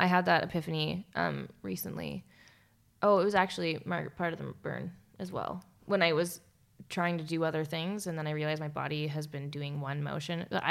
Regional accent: Canada; I do think it's because we're Canadian.

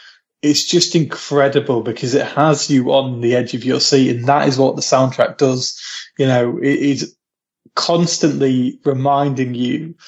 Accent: East Midlands, United Kingdom; now in Manchester, United Kingdom; I'm from Lincolnshire. I'm from like the Shire.

